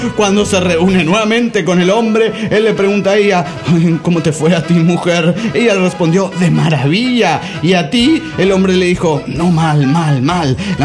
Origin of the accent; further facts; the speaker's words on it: Cuernavaca, Morelos, Mexico; Soy el macaco de Cuernavaca, Morelos, México.